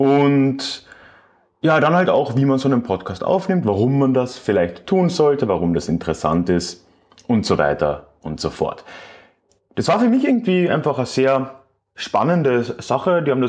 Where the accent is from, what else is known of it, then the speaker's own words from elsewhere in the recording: Villach, Carinthia, Austria; sowohl in Villach, meiner Heimatstadt, mit 80 Gästen